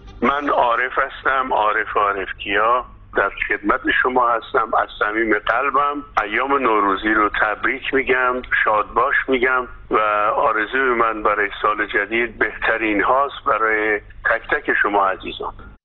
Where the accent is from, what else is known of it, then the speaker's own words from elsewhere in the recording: Iran; moved away; آرزومون اینه که بتونیم بریم به وطنمون و کنار هموطنانمون باشیم و توی ایران زندگی بکنیم.